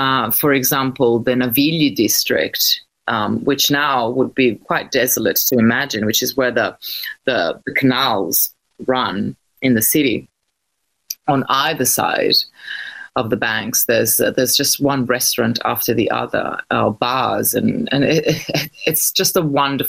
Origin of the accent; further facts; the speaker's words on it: Milan, Lombardy, Italy; English is a second language; it's just what I miss the most, really, about my hometown, is that sort of simplicity of walking into a street and watching the fun unfold